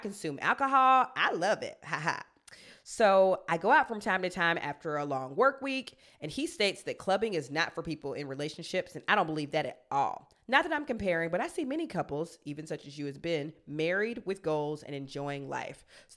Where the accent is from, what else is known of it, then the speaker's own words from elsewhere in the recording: South Africa; I'm South African, and in my family, we practice traditional ceremonies, and we recognize our ancestors, people who lived before us, like our great-grandparents and other family members, while still believing in God.